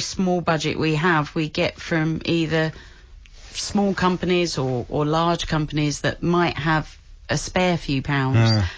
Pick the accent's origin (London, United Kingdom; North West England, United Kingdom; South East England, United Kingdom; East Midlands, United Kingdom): London, United Kingdom; I'm a Londoner.